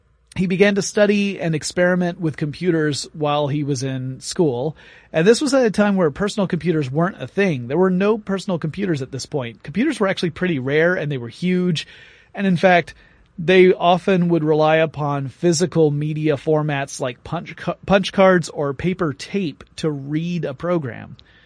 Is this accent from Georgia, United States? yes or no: yes; Atlanta, Georgia, United States; You're here in my hometown, Atlanta, Georgia